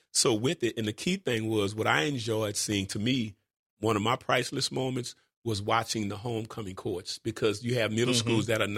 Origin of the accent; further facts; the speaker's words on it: New Orleans, Louisiana, United States; Growing up in New Orleans, you had your middle school, your junior high schools